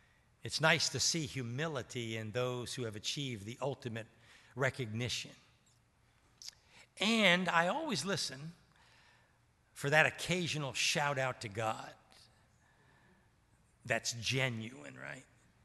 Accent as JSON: {"language": "English", "town": "Annapolis", "region": "Maryland", "country": "United States", "tie": "born or raised there", "said": "I was raised in Annapolis, Maryland. My dad was career Navy, fought in World War II."}